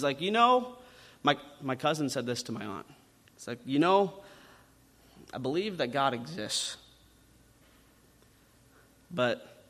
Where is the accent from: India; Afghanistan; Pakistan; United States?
United States; Rock Rapids, Iowa; I think of the pastor that I had growing up in Rock Rapids.